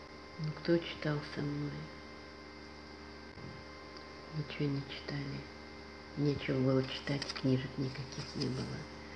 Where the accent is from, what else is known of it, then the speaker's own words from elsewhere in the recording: Novosibirsk, Novosibirsk Oblast, Russia; born there; Родилась в город Новосибирск 22 июля 41 года.